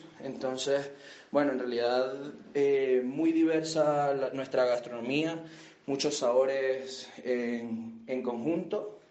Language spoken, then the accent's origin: Spanish; Venezuela; de Villanos en Bermuda, soy cocinero venezolano.